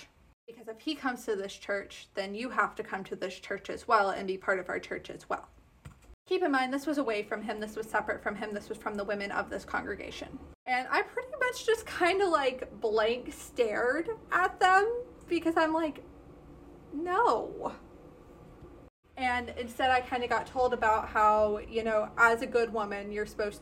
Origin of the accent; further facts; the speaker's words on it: Texas, United States; I've never been to a Southern Baptist church. Despite being Texan, right, my family's Methodist.